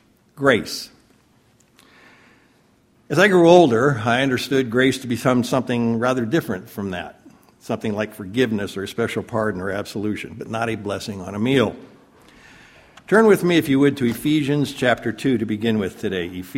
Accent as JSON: {"language": "English", "region": "Michigan", "country": "United States", "tie": "born or raised there", "said": "many of you know, I grew up back in Michigan in what I would call a Catholic household."}